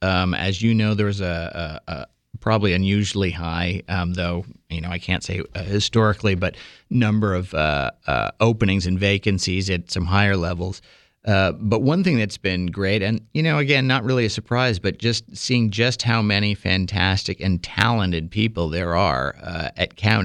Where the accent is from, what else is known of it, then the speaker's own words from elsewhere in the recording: Boston, Massachusetts, United States; now in Milwaukee, United States; Well, I grew up in and around Boston. I came out to Milwaukee almost 20 years ago now.